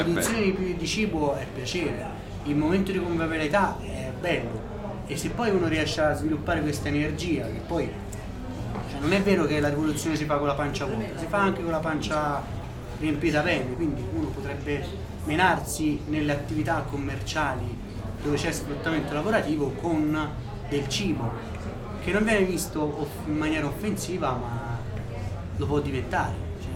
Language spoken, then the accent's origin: Italian; Tuscany, Italy; Io la faccio in una maniera, sono toscano, quindi...